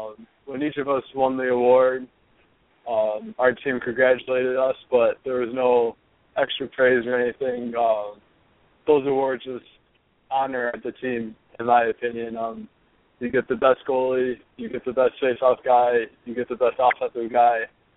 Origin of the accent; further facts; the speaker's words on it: Syracuse, New York, United States; I mean, I'm from Syracuse, New York.